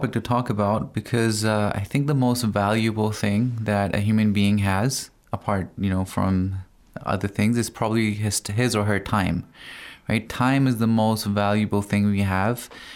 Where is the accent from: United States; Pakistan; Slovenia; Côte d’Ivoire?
Pakistan; now in Qom, Iran; I've lived in different parts of the world, but I'm originally from Pakistan, and I'm a student here in Qom, and I'm studying psychology here in Hawza.